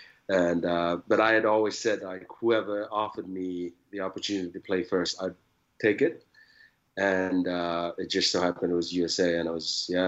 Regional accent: Fiji; obviously I'm Fijian, ethnicity, but, that's how I, have that background of growing up in Fiji as well.

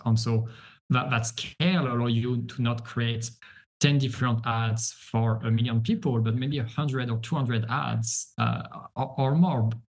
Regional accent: France; English is a second language; As you can tell, possibly from my accent, I'm French. I'm in what people call an ESL, English second language.

